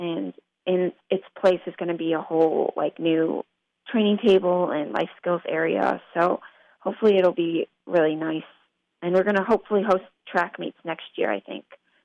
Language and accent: English; Michigan, United States; we're originally from Michigan, so it's fun to be able to be away from home, but yet still together.